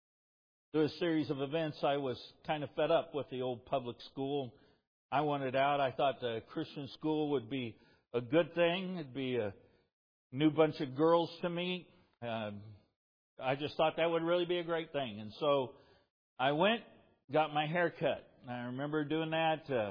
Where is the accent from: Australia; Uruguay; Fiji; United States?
United States; DeSoto, Kansas; I grew up in DeSoto, Kansas, and boy, it was highlight in the 70s